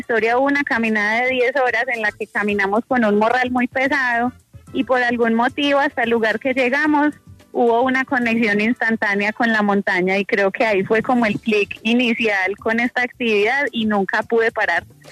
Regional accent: Medellín, Antioquia, Colombia; Y yo soy de Medellín

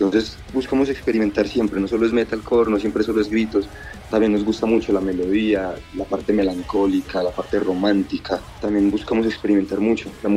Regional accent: Colombia; somos muy arraigados a nuestras propias costumbres como latinos y colombianos que somos.

